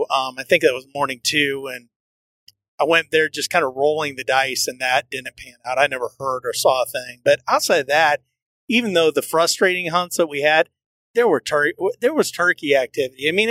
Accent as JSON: {"language": "English", "region": "Indiana", "country": "United States", "said": "I'm from Indiana, you know, our hunting's okay."}